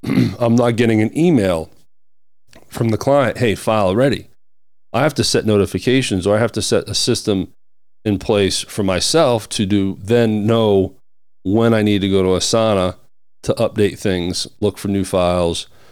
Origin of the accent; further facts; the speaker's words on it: New York, United States; Now I'm from New York. What's going on here?